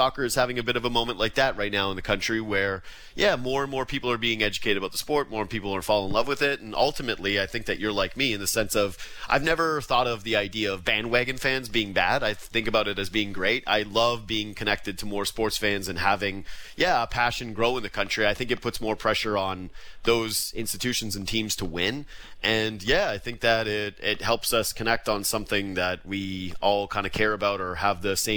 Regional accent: Western Canada, Canada; And I grew up in Western Canada.

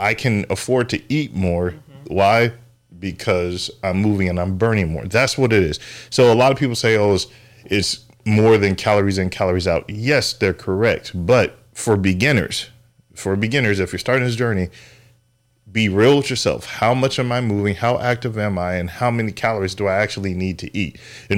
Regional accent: San Diego, California, United States; I'm from San Diego, or we moved out here from San Diego.

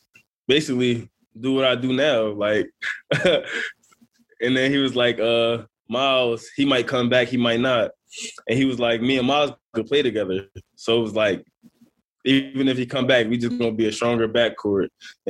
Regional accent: Delaware, United States; Just going to three different high schools, going to high school in my hometown, Delaware, then transferring to Texas, then obviously PSA. JUCO in Florida, Old Dominion in Virginia.

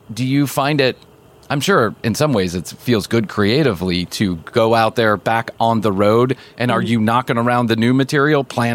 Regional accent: Chicago, Illinois, United States; now in Atlanta, United States; I grew up in Chicago and I think I've done my penance.

